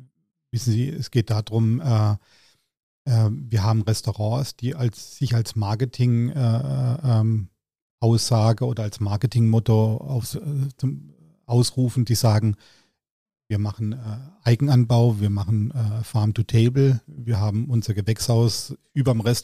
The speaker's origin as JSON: {"language": "German", "town": "Freiburg", "region": "Baden-Württemberg", "country": "Germany", "said": "wenngleich mein Herz aber auch für den SC Freiburg schlägt, weil das ja meine Heimat ist."}